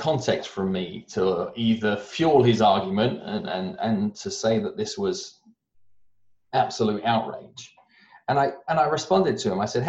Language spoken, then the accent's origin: English; United Kingdom; accent: British; it hinders me now more back home because I have a rounded off British accent that sounds like I'm more American than I am British